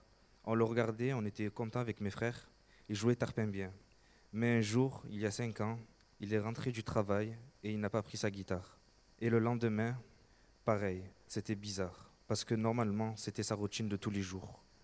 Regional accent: Avignon, Provence-Alpes-Côte d'Azur, France; j'ai 23 ans, je suis d'Avignon, je viens de la communauté gitane et je suis espagnol aussi.

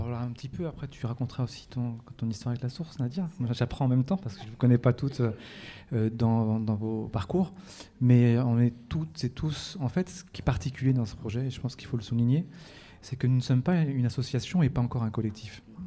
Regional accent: Orléans, Centre-Val de Loire, France; moi, je suis né à Orléans. Après, on s'est installé à la source.

